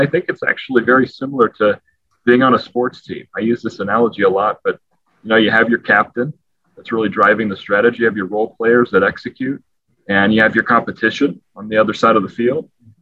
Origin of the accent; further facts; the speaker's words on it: Quincy, Illinois, United States; moved away as an adult; also born or lived in St. Louis / Yuma; After growing up in Quincy, Illinois, going to undergrad and grad school in St. Louis, moved to St. Louis and then moved to Yuma